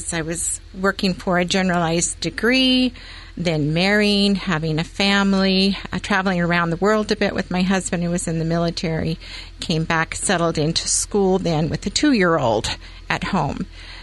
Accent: California, United States; born there; moved away as an adult; now in Coos Bay, United States; I was born in California, cursed California. But I was born in California.

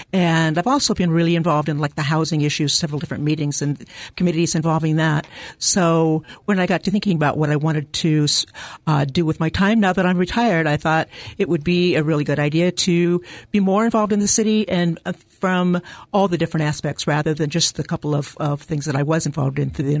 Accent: Newport, Oregon, United States; also born or lived in North Bend; My background is that I'm a native Oregonian, number one. I grew up in Newport, was born in North Bend, and decided to retire here.

